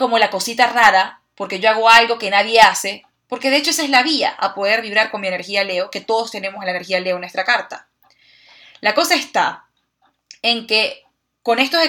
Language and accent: Spanish; Venezuela; Yo soy venezolana, es una identificación falsa. Porque eso fue por un lugar donde yo nací.